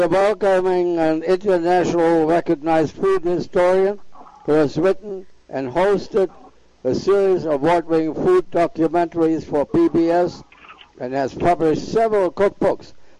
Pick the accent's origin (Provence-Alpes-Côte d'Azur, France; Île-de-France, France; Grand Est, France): Grand Est, France; accent: Alsatian; English is a second language; also born or lived in Berlin; I have an accent. I am actually Alsatian, which is part of France, bordering Germany. But I was born in Berlin because my father was called to run a factory there. So I have a little bit of le deux. Deutsch and Français. I got both.